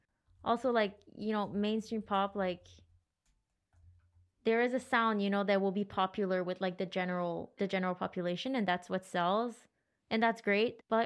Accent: Gatineau, Quebec, Canada; I grew up in Gatineau, which is like, it's not much going on there.

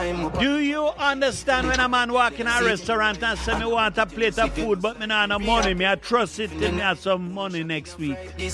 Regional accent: May Pen, Clarendon, Jamaica; also born or lived in Mandeville, Jamaica; Cause that's my parish. Manchester, Clarendon. I rolled in them two parishes. I was born in Manchester at the Mandeville Hospital.

